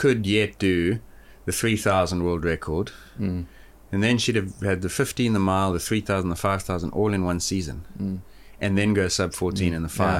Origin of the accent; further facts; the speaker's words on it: Johannesburg, Gauteng, South Africa; I grew up in Johannesburg, which is at 1,600 meters. That's the same altitude as Boulder.